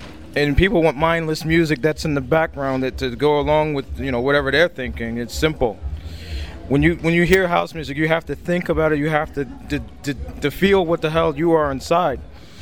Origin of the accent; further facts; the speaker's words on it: New Jersey, United States; also born or lived in New York; Yeah, but no, I'm actually from the States. My original home is New Jersey. I moved to New York for a little while, and I got bored with it, so I moved back to Jersey.